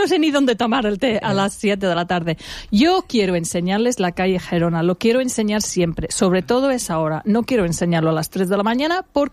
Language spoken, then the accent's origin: Spanish; United Kingdom; Y quiero hacer hincapié que eso en general en Gran Bretaña no pasa. Y no es por tirar por bajo mi pueblo en absoluto, pero no somos tan inclusives como en España.